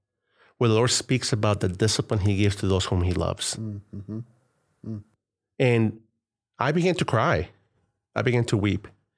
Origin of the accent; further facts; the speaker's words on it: Colombia; whether it's in Northern Michigan or it's in Nepal or it's in Colombia, my home country, wherever it is